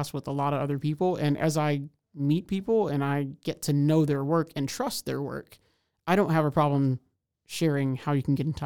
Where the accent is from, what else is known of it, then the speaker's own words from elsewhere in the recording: Houston, Texas, United States; now in Waco, United States; I'm originally from Houston, Texas, so much larger place.